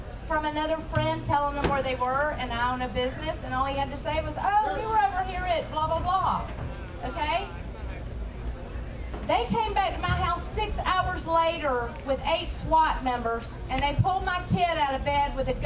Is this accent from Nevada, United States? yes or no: no; Georgia, United States; Came a long way to see y'all. I'm from Georgia.